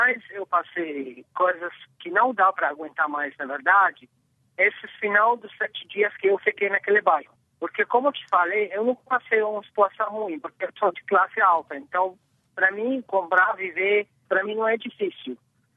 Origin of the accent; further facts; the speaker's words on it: Homs, Homs Governorate, Syria; Portuguese is a second language; moved away as an adult; now in Brazil; eu sou da cidade de Homs, no bairro que chamam Insha'at, que é uma classe alta que mora dentro desse bairro.